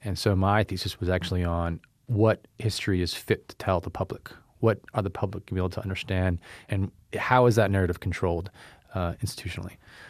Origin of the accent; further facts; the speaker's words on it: California, United States; I feel like I'm from the Bay Area, from the East Bay